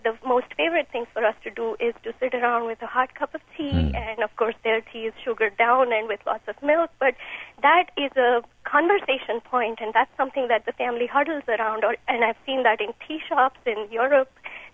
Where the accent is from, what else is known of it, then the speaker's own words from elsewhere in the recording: India; when I grew up in India